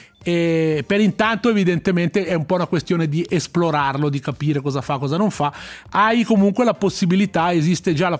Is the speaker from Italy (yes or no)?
no; Ticino, Switzerland; accent: Ticinese dialect; ChatGPT nella fattispecie era in grado di interpretare dei testi nel nostro dialetto.